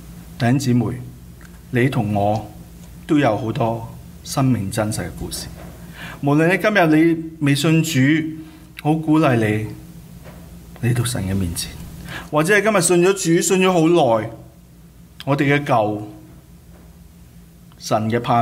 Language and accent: Cantonese; Mong Kok, Hong Kong; 即旺角，如果你認識的，我在波蘭街長大，